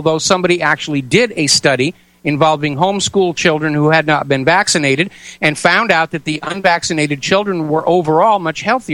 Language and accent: English; New England, United States; Of course, I grew up in New England farming country, which, while it wasn't Amish, it shared a lot of the same values and cultural traditions.